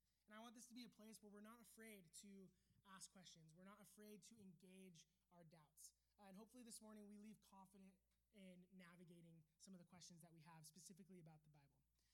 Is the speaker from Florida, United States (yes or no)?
no; Newport Beach, California, United States; I grew up in Newport Beach, my parents are Christian